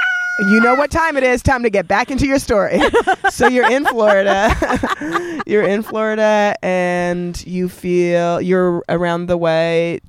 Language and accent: English; Canada; I grew up in Canada, so I don't know, but I know what you're saying.